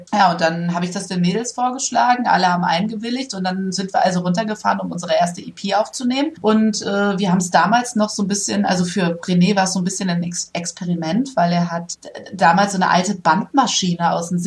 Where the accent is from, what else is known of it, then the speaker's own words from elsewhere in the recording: Hesse, Germany; born there; weil ich habe früher in Darmstadt studiert und habe dann lange Zeit gewohnt. Ich bin ja auch eigentlich gebürtige Hessin.